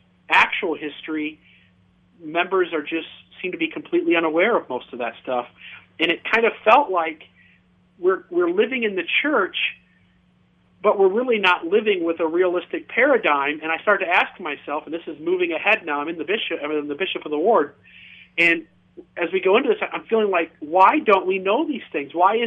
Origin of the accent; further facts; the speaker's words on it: Ohio, United States; when some people are here to visit the roller coaster park that's in my hometown, Cedar Point, we might get up to about 140, maybe tops 150.